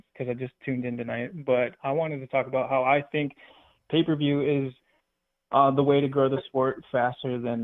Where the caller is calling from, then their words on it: Wisconsin, United States; from Wisconsin.